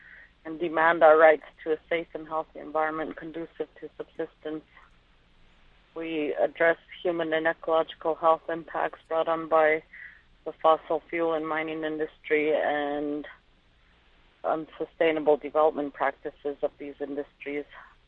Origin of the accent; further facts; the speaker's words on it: Arctic Village, Alaska, United States; I was raised in Arctic Village, Bushrite Coal, and I work at this time with Indigenous Nations throughout Alaska